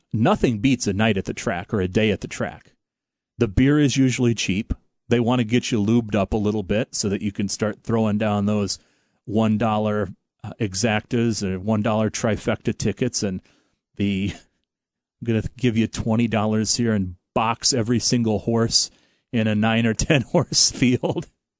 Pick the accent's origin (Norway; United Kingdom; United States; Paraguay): United States; Quad Cities; I grew up in the Quad Cities area